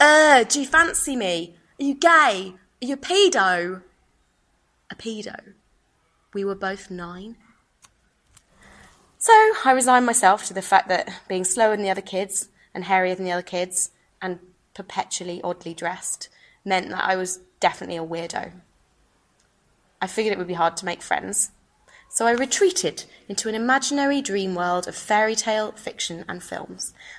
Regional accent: Brighton, South East England, United Kingdom; I'm from Brighton. And Brighton is the gay capital of the UK.

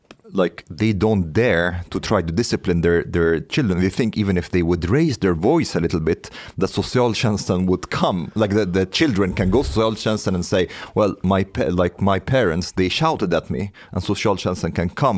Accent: Egypt; now in Sweden; Ja, jag kommer från Egypten förresten.

